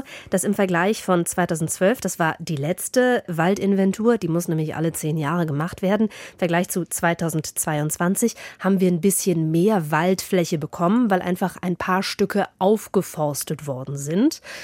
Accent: Northern Germany, Germany; accent: Northern German; Sag ich jetzt als Norddeutsche in diesem Slang.

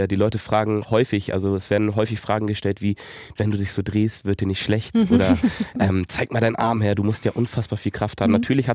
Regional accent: Hamburg, Germany; Ich bin in Schnelsen aufgewachsen und auch in einem recht guten Viertel.

